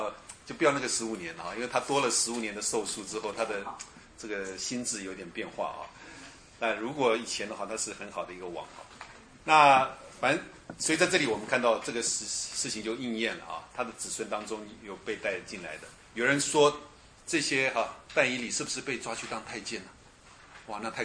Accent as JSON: {"language": "Chinese", "country": "Indonesia", "moved": "yes", "said": "像我从印尼来的时候，可是我到回国念书，所以我的心还心系祖国，对不对？可是我的弟弟妹妹们他们在印尼啊。"}